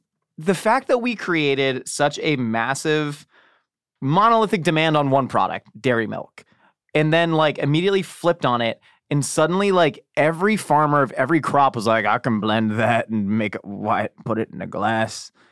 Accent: California, United States; I grew up in Southern California.

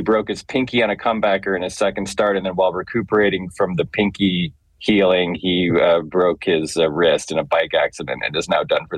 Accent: Ann Arbor, Michigan, United States; born there; I'm a Michigan fan. I was born in Ann Arbor.

